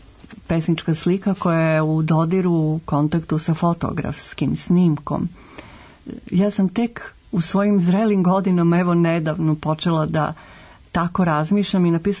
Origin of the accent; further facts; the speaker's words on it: Senta, Vojvodina, Serbia; born there; also born or lived in Belgrade; Rođena sam u Senti, na severu Vojvodine.